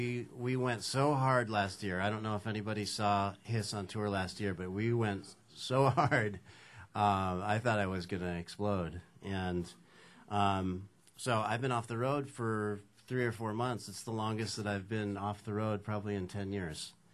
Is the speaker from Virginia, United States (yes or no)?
no; California, United States; despite the fact that I grew up in Southern California, there's no cats in my life.